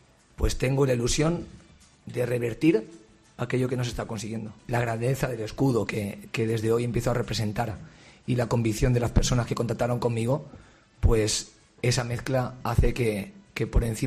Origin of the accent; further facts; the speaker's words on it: Valencian Community, Spain; Soy valenciano y es un sentimiento que yo he heredado